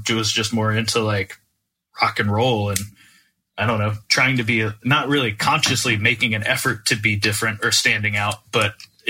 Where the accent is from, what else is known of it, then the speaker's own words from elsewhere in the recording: Naples, Florida, United States; especially growing up in Naples